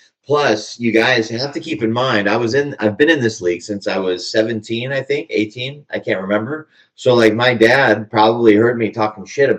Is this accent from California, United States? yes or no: yes; Los Angeles, California, United States; now in Charlotte, United States; I grew up in a hot area